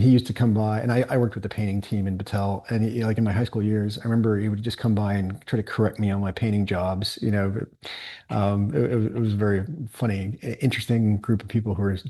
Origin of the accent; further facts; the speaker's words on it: Spain; And my wife's American, and but because I grew up in Spain, I want him to be bilingual.